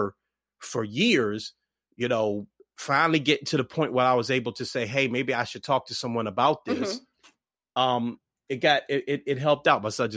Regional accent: Washington, District of Columbia, United States; we talked about being from DC. I'm from Southeast

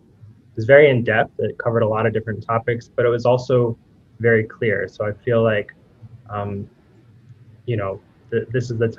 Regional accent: Chesapeake, Virginia, United States; now in Chicago, United States; I'm originally from Chesapeake, and I currently live in Chicago

